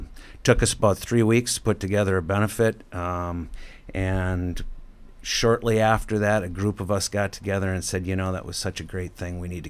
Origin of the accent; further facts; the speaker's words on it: Yorkville, United States; I am from Yorkville, just west of the interstate there.